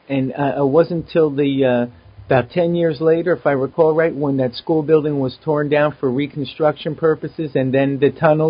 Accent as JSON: {"language": "English", "country": "United States", "said": "it rips my heart out, disgusts me as an American to know that activities occurring here in my country, in my time."}